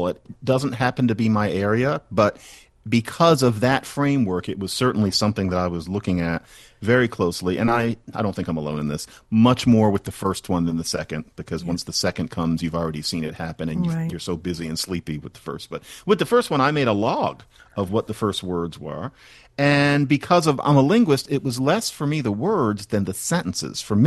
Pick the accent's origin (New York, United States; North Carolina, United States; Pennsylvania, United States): Pennsylvania, United States; Philadelphia; I didn't hear many languages growing up in Mount Airy. I didn't hear Spanish or anything